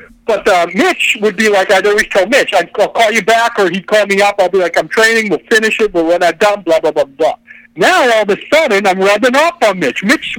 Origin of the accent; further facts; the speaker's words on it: Waltham, Massachusetts, United States; But when I was a little kid and I grew up in Waltham, Mass